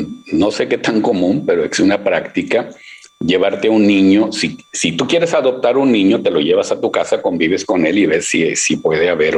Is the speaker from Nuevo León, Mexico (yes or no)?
yes; Monterrey, Nuevo León, Mexico; No, bueno, es que yo soy de Monterrey, tú lo sabes